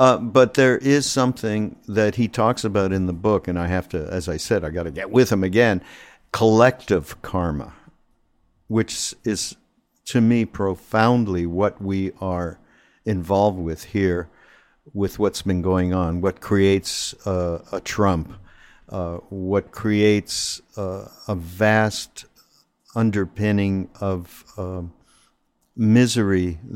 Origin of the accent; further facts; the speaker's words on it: Canada; I'm from Canada. I don't know anything.